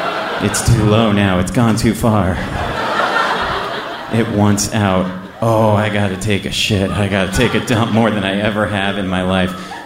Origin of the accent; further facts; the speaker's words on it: United States; We're from the States.